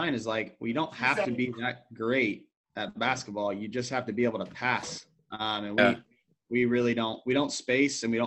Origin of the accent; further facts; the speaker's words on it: Peoria, Illinois, United States; Oh, wow. Okay. I'm from Peoria.